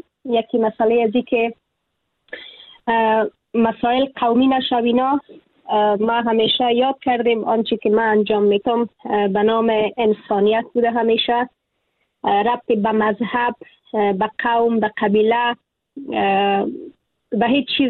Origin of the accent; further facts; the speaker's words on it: Afghanistan; moved away as an adult; اگر امروز از افغانستانم بیرون شدم در تبعید به سر می برم